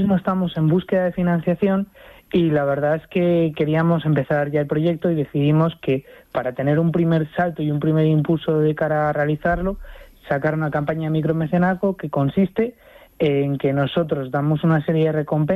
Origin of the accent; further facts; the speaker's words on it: Salamanca, Castile and León, Spain; yo mismo soy de Salamanca